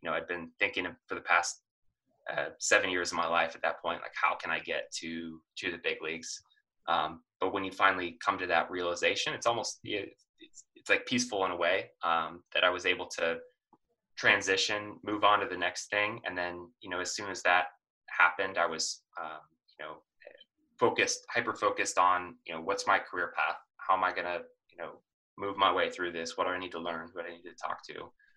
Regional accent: Seattle, Washington, United States; And so I grew up in Seattle, huge Mariners fan.

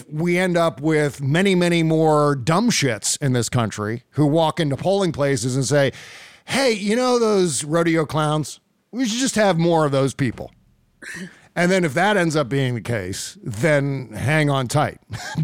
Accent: United States; I feel as though this is just my civic duty to pay my fair share as an American

